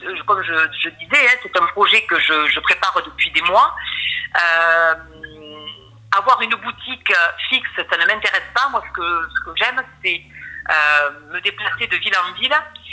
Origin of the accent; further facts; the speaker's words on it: Toulouse, Occitanie, France; je suis toulousaine et je suis arrivée donc, il y a 17 ans sur Saint-Sevé.